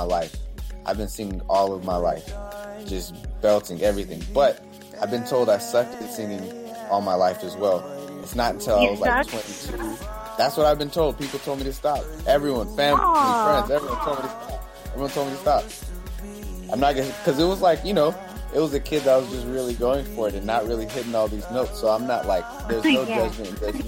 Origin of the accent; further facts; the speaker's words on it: Redlands, California, United States; I grew up in Redlands, California, Inland Empire.